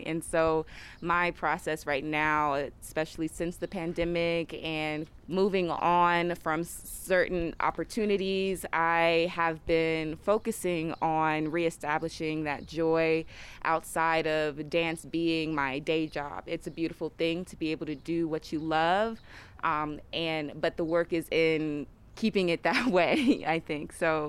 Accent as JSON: {"language": "English", "town": "Washington", "region": "District of Columbia", "country": "United States", "said": "I'm from Washington, D.C."}